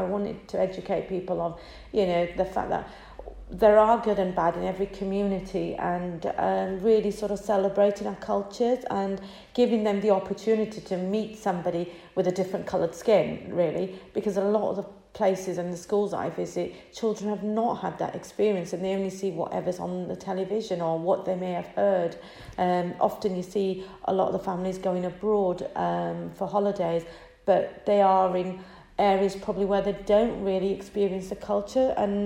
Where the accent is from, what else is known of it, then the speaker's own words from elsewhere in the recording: Skipton, Yorkshire and the Humber, United Kingdom; I'm actually British born. I was born and brought up in Skipton, so I am a Skiptonian lass.